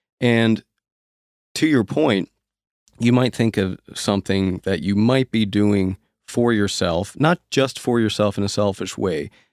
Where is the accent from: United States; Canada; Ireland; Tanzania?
Canada; Nova Scotia; So I'm from Nova Scotia, and a lot of the Stoic principles are fundamentally in our culture today, right?